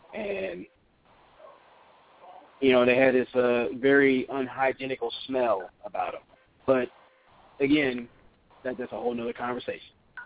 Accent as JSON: {"language": "English", "town": "Indianapolis", "region": "Indiana", "country": "United States", "tie": "born or raised there", "said": "I was raised in Indiana and Indianapolis."}